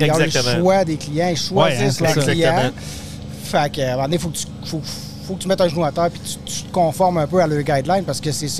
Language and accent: French; Quebec, Canada; Moi, je suis de la Rive-Sud.